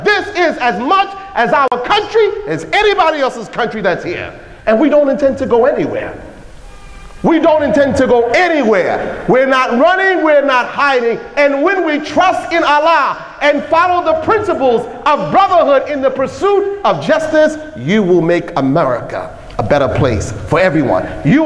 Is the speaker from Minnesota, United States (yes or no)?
no; Brooklyn, New York, United States; How come I'm from Brooklyn, New York, and I went to Palestine?